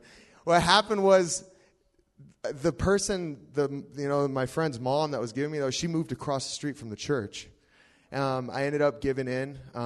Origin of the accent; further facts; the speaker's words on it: Seattle, Washington, United States; I'm from Seattle, around Seattle area.